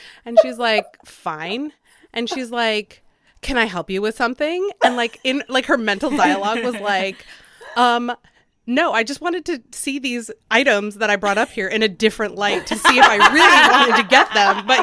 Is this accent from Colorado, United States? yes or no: yes; Colorado, United States; And she came out with me to Colorado. And we were driving between, like, my hometown and Denver, which is about an hour, hour and a half.